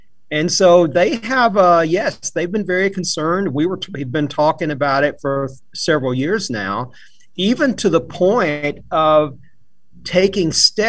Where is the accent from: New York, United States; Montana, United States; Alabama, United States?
Alabama, United States; I am originally from North Alabama. I was raised in Lawrence County, Alabama, which is right near the Tennessee River.